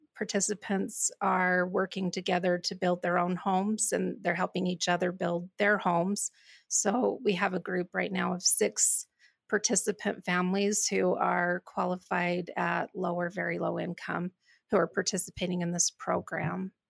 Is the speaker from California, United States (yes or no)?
no; Utah, United States; I'm originally from Carbon County, born and raised. I have lived in Helper most of my life. I went to College of Eastern Utah